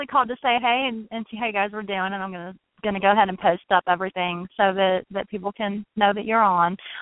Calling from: Los Angeles, California, United States; no, L.A., California

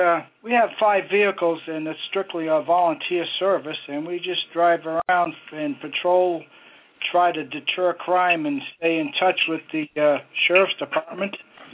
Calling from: Sun City Center, Florida, United States; Well, we come from Sun City Center, Florida, and we

